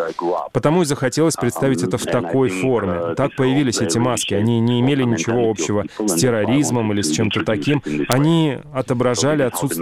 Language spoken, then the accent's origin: Russian; Georgia; moved away as an adult; Я вырос в Грузии и жил там до 20 лет, так что Грузия была большой частью моего становления